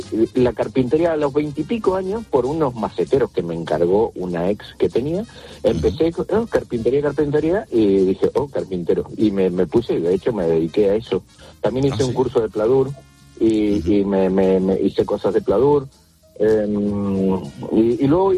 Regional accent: Argentina; now in Murcia, Spain; Yo soy de Argentina. Ajá. Y pero bueno, llevo 20 y pico años.

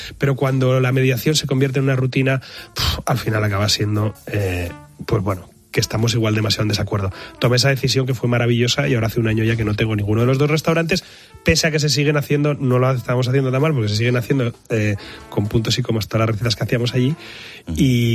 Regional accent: Asturias, Spain; soy asturiano y soy muy cabezota

